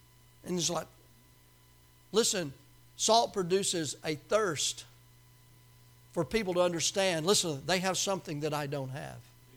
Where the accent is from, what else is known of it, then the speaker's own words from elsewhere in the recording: Tennessee, United States; I said, close enough. I'm from Tennessee. You know what I'm saying? 5 days.